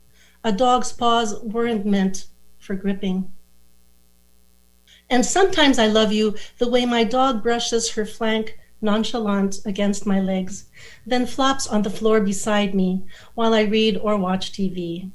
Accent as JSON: {"language": "English", "town": "Manila", "region": "Metro Manila", "country": "Philippines", "tie": "born or raised there", "said": "I grew up in Manila, a very, very warm, humid place."}